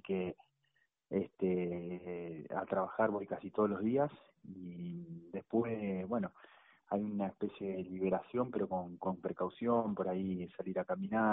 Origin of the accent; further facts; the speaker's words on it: Paraná, Entre Ríos, Argentina; now in Funes, Argentina; yo soy de Paraná, pero mi mujer es rosarina, así que tenemos la casa acá